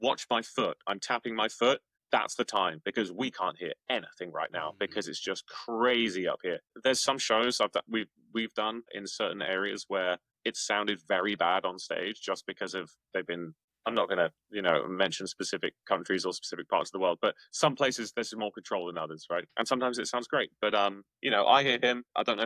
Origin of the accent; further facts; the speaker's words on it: England, United Kingdom; maybe it's because he's Australian and I'm English